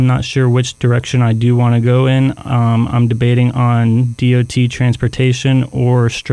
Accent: Fort Pierce, Florida, United States; Yes, I am. I grew up in Fort Pierce.

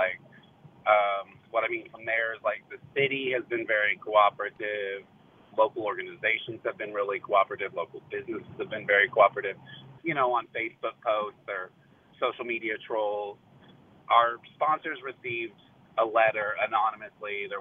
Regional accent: West Coast, United States; And I grew up on the West Coast where there's a lot of Pride festivals and everything, and so I really wanted that culture here because it's a sense of community and it's a great thing to have.

